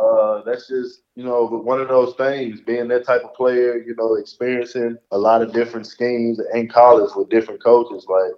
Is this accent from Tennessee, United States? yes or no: no; Texas, United States; it's kind of hard not to want to play for Dallas growing up in Texas.